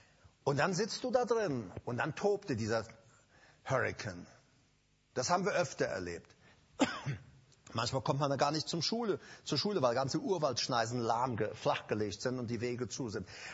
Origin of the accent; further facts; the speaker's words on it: Paraguay; ich komme aus einem Land, aus Paraguay, und wir haben öfter Stürme gehabt.